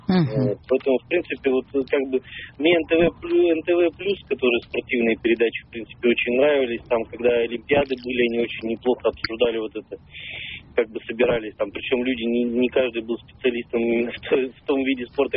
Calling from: Yekaterinburg, Sverdlovsk Oblast, Russia; Екатеринбург.

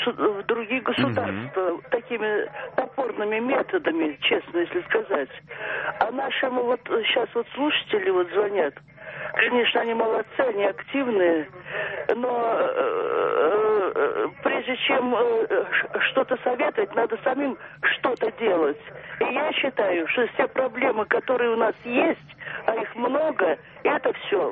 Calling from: Orenburg, Orenburg Oblast, Russia; Город Оренбург.

